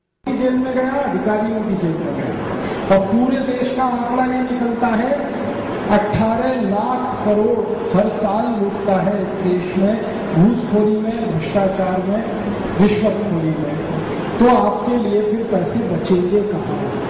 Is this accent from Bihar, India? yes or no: no; Aligarh, Uttar Pradesh, India; मेरा जन्म उत्तर भारत के एक गांव में हुआ, उस गांव का जिला है अलीगढ़। अलीगढ़ जो है दिल्ली से लगभग 130 किलोमीटर की दूरी पर है, माने राजधानी के नजदीक है। तो मेरा गांव राजधानी से 130 किलोमीटर है और मेरे गांव में बिजली नहीं है अभी।